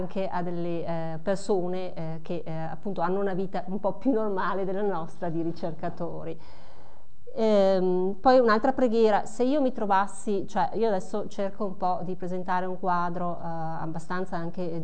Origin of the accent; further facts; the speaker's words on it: Veneto, Italy; now in Trentino, Italy; per me che sono veneta di ritornare anche almeno per un giorno o due nella mia regione, adesso che vivo in Trentino, anche se non è molto lontano.